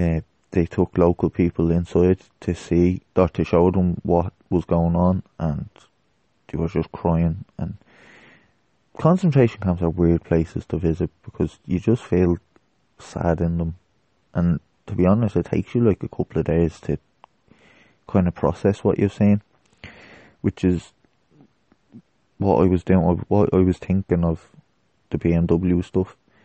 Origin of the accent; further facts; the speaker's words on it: Ireland; I wasn't alive then, and I'm Irish, not German, so I don't know.